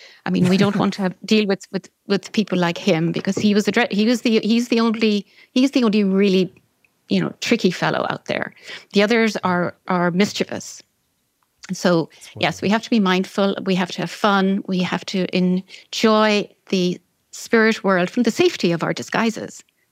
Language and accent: English; Ireland; it celebrated a little bit differently for me growing up in Ireland.